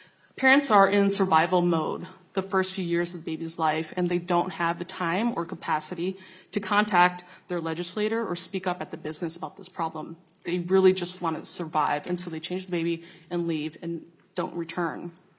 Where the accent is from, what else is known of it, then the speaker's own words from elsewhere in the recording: Wisconsin, United States; now in Minnesota, United States; I'm originally from Wisconsin, but Minnesota winters are definitely harsher.